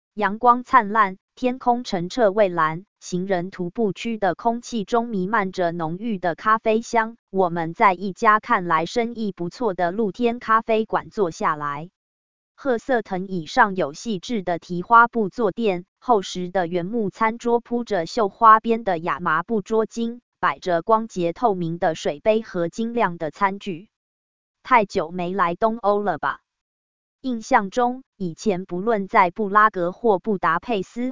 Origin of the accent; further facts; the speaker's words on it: Taiwan; 来不及跟他说我们其实是台湾人。